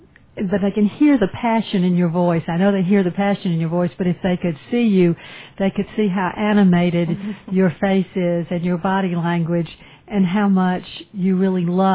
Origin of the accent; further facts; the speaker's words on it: Columbus, Georgia, United States; I'm from the South as well, but in the state of Georgia, from Columbus, and I do love all those idiomatic expressions myself.